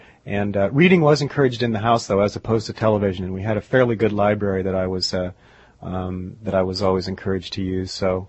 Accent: Tustin, California, United States; I grew up in Tustin, which is a little suburban town south of L.A., about 40 miles, and I went to public schools there.

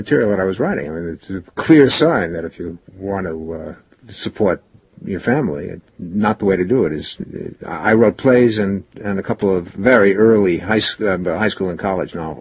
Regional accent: New York, United States; I'm a New Yorker.

